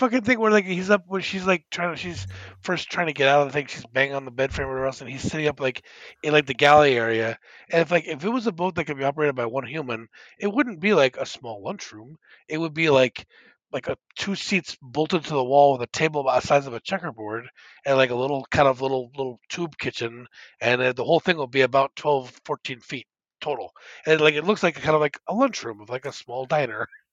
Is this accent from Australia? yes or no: yes; Australia; being an Australian filmmaker, the fucking stabbings in this are like, you know, we don't get that in the US really.